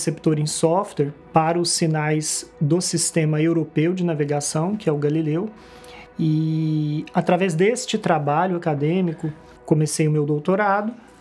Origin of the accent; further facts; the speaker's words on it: Tupaciguara, Minas Gerais, Brazil; eu tenho 42 anos, sou mineira, natural de Tupaciguara.